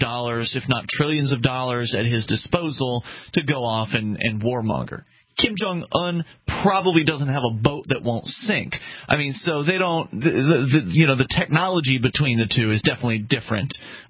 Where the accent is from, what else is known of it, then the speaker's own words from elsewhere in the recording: North Korea; when you are growing up in North Korea, you are taken on a field trip at one point to essentially this hall of national treasures.